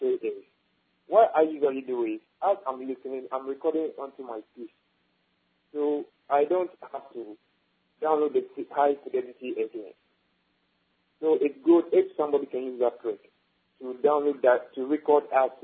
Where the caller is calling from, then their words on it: Ho, Volta, Ghana; Yeah, I'm in Ho, the Volta region.